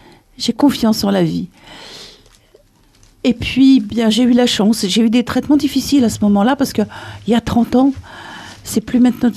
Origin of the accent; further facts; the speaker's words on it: Nantes, Pays de la Loire, France; now in Toulouse, France; je suis arrivée à Toulouse parce que je suis nantaise.